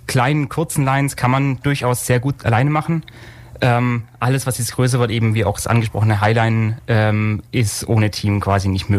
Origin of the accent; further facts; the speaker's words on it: Baden-Württemberg, Germany; Ja, ich bin im weitesten Ulmer. Ich komme aus dem Alt-Donau-Kreis, aus einem relativ kleinen Dorf. Ich war auch im Wesentlichen mein ganzes Leben hier.